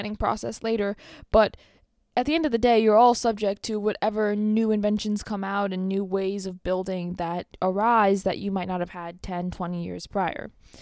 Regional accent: Los Angeles, California, United States; I grew up in Los Angeles, which is a 1. My family now lives outside of LaFarge, which is a 10.

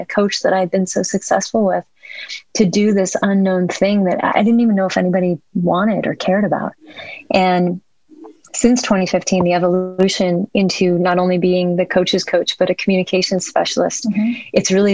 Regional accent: California, United States; And I was originally from the Bay Area.

